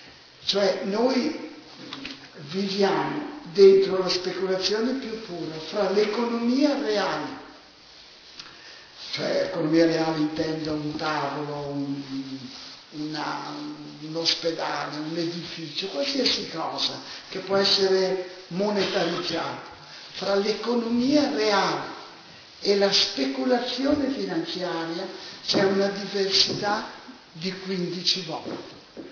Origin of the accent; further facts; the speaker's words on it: Naples, Campania, Italy; io vengo da Rione Sanità. Non avete l'idea davvero di un Rione dove davvero stiamo soffrendo.